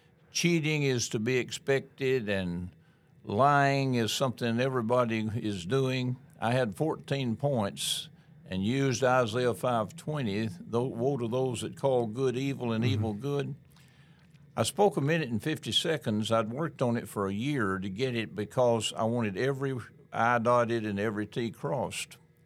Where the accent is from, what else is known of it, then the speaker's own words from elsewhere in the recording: Tennessee, United States; Well, I grew up in Middle Tennessee on a little hilly 45-acre farm and plowed years. I have lived in Henderson now for 36 years.